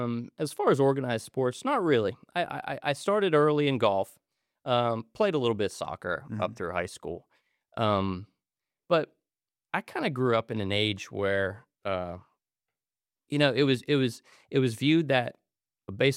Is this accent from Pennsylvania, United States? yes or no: yes; Pennsylvania, United States; the origins of a proud Western Pennsylvanian. You grow up in this culture of black and gold.